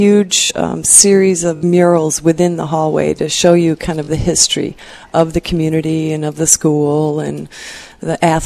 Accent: Traverse City, Michigan, United States; also born or lived in California; I grew up in Sutton's Bay in Traverse City.

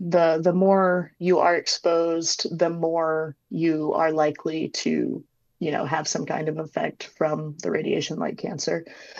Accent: Oklahoma, United States; now in Utah, United States; I'm somebody from Oklahoma. I'm very familiar with tornadoes, and we don't get them very much in Utah.

